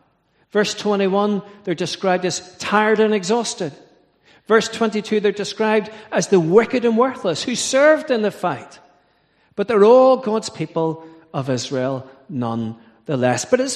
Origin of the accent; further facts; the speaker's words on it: Ballymena, Northern Ireland, United Kingdom; And I said, "I'm from Ballymena, and this is Dave, he's from Belfast."